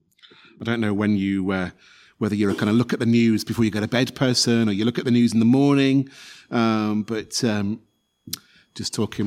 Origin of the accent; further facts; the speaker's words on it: Salford, North West England, United Kingdom; born there; I was born in Salford, in Greater Manchester. It's regarded as one of the poorest parts of the country.